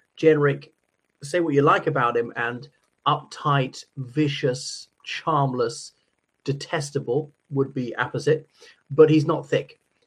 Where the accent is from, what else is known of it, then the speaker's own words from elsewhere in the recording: Ireland; o, everyone. … from Ireland.